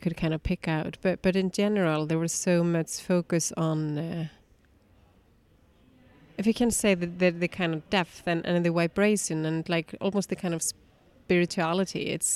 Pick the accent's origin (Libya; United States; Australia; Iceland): Iceland; So originally I'm from Iceland. So I also see with that, even though I've not lived in that many countries as you have, I've also had the background of moving a lot. I think I've counted probably 17 addresses